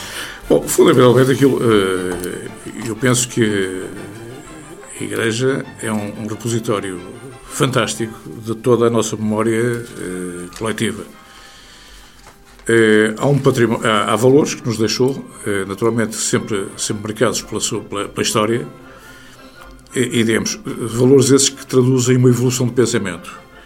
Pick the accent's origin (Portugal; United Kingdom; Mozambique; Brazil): Portugal; está a condicionar a nossa vida enquanto portugueses, enquanto habitantes deste retângulo ao beira-mar plantado.